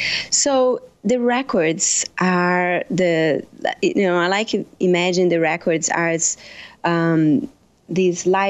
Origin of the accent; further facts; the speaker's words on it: Brazil; now in United States; So I'm originally from Brazil, like we just said, and I moved to the United States about 16 years ago.